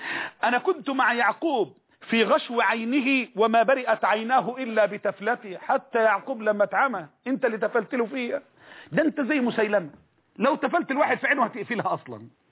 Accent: Egypt; عندنا في مصر بالله في مصر الطيبة المباركة اللي مليئة بالعلم

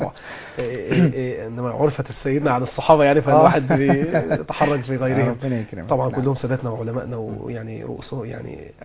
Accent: Egypt; أنا بحب المصريين، أنا مصري بحب المصريين

